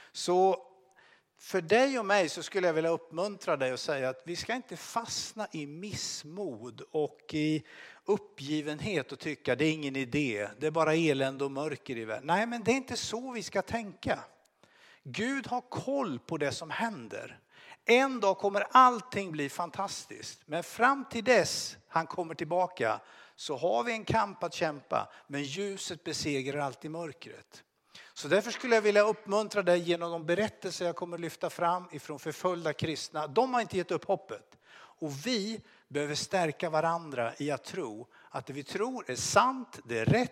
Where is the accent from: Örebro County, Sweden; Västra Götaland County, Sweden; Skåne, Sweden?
Örebro County, Sweden; Örebro; För er som inte känner mig så har jag växt upp, kan man säga, i Örebro.